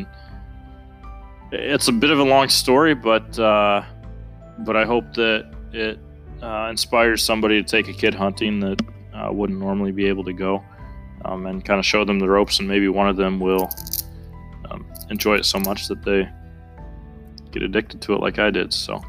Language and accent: English; Detroit, Michigan, United States; I'm originally from Michigan. I'm from Detroit, from the city proper. So I grew up with in a densely populated area.